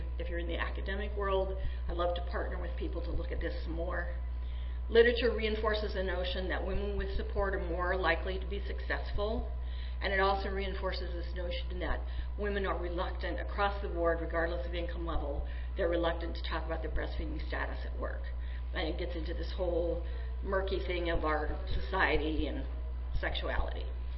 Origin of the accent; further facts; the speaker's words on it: Nebraska, United States; And I'm from Nebraska, and in Nebraska we have 2 physicians that practice breastfeeding medicine.